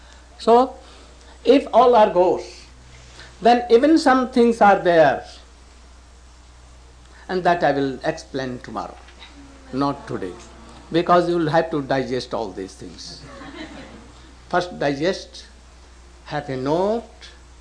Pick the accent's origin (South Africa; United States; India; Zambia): India; English is a second language; I came from India.